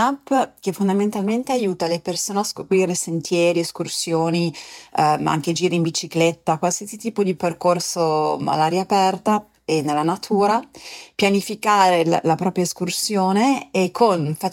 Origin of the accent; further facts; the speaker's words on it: Alps, Switzerland; io sono svizzera di origine, sono svizzera e italiana e sono cresciuta nelle Alpi